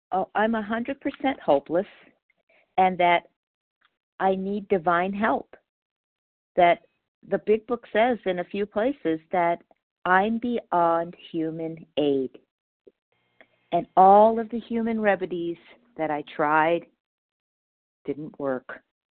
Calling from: Palmdale, California, United States; I'm calling from Palmdale, California, which is just a little an hour north of the city of Los Angeles.

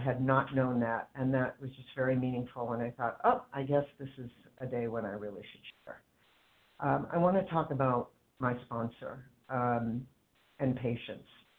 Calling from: Cambridge, Massachusetts, United States; I'm calling from Cambridge, Massachusetts.

